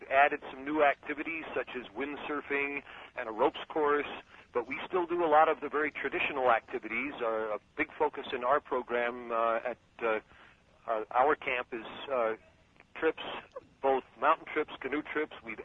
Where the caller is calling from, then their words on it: Keeseville, New York, United States; I'm calling from Keysville, New York, North Country Camps.